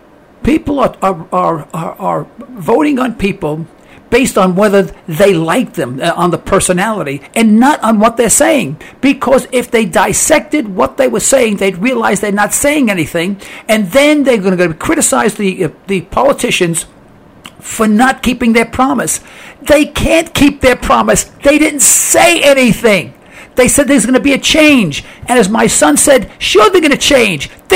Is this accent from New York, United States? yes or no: yes; New York, United States; I'm an Italian from New York. I've earned that. You know, I'm from the streets of New York.